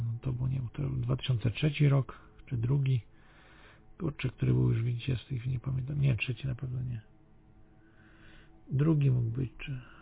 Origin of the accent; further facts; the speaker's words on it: Lublin, Lublin Voivodeship, Poland; bo ja z Lublina pochodzę